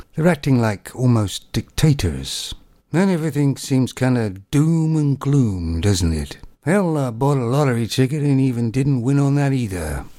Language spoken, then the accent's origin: English; Canada; now in United Kingdom; I may be in the UK, but I am Canadian. And I put a Canadian flag on my car.